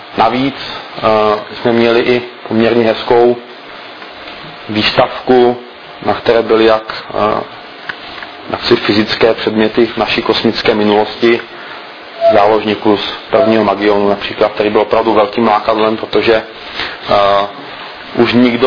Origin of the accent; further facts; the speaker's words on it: Vsetín, Zlín Region, Czechia; jsem ze Vsetína, z Moravy, z Valašska